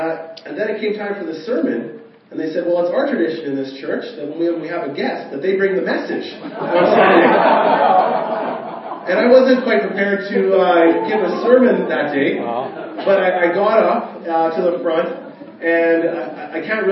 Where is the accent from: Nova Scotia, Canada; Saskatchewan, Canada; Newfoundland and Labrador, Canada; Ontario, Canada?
Saskatchewan, Canada; Saskatoon; also born or lived in Regina; actually born in Regina, a lot of my upbringing was in northern Saskatchewan and then in Saskatoon. But I was born in Regina and lived a few years here when I was young.